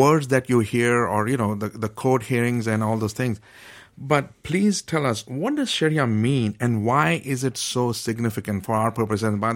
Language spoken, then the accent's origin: English; Pakistan; When I was growing up in Pakistan